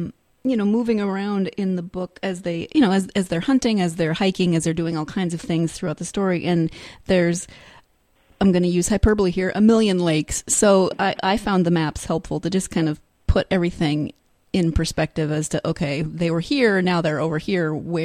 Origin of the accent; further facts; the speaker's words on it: Montana, United States; And I've encountered moose. I grew up in Montana, and they are not small.